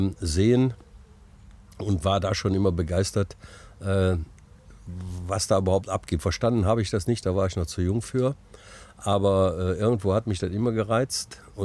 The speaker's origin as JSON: {"language": "German", "town": "Neuss", "region": "North Rhine-Westphalia", "country": "Germany", "tie": "born or raised there"}